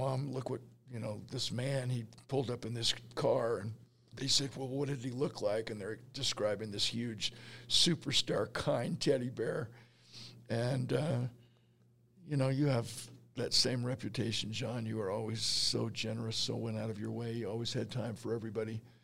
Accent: Salt Lake City, Utah, United States; I grew up on the High Avenues in Salt Lake City, Utah.

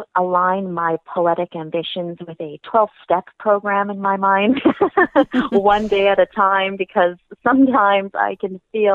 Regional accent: Toronto, Ontario, Canada; I'd love to have more poets from my hometown of Toronto come forward and do more.

